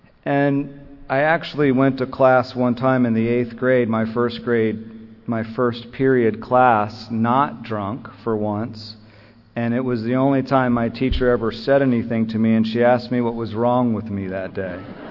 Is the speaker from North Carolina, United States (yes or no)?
no; Miami, Florida, United States; if you're a kid like me growing up in South Florida, in Miami's where I'm from